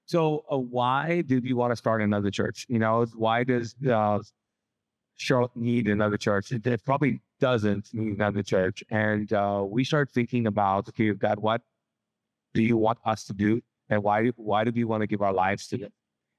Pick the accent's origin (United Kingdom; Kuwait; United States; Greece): Kuwait; So I grew up in Kuwait as a Pakistani and also as a Muslim.